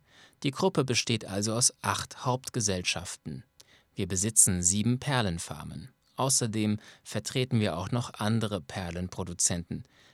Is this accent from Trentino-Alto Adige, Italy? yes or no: no; Naples, Campania, Italy; moved away as an adult; now in Australia; Ich stamme aus Neapel und bin vor 30 Jahren mit meiner Familie nach Australien ausgewandert.